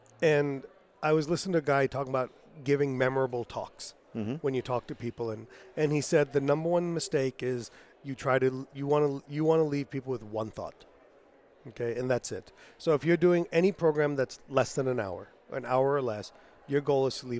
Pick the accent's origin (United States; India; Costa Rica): India; It's hard as an Indian because we're always trying to save money.